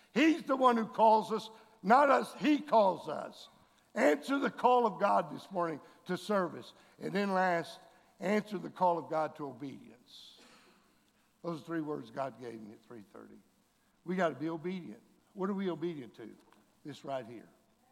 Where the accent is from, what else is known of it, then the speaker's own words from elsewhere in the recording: Brownsville, Texas, United States; I was from Brownsville, Texas. I didn't know what the union was.